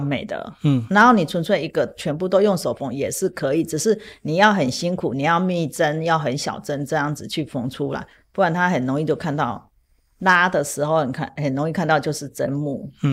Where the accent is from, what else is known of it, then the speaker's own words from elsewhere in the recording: Taiwan; 他也是我们台湾人啊